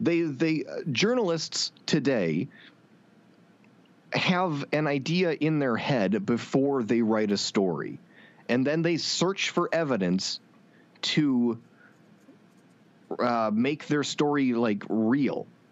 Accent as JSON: {"language": "English", "region": "Wisconsin", "country": "United States", "tie": "born or raised there", "said": "But, you know, I grew up in Wisconsin. That's where I lived for the most part. And now I'm here in Arizona"}